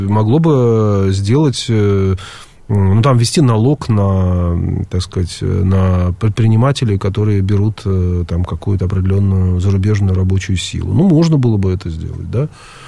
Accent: Moscow, Russia; Я коренной москвич

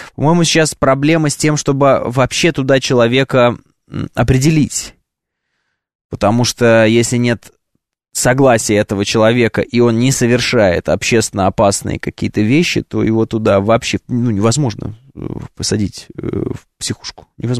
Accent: Orenburg Oblast, Russia; я из Оренбургской области.

